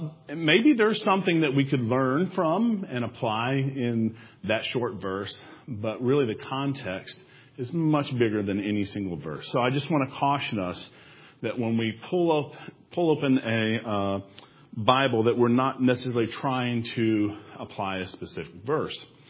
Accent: Arkansas, United States; Worden is the church that we grew up in Arkansas, that we had this discussion.

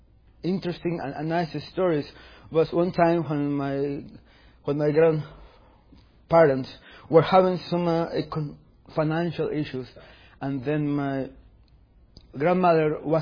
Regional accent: Mexico; I come from Mexico.

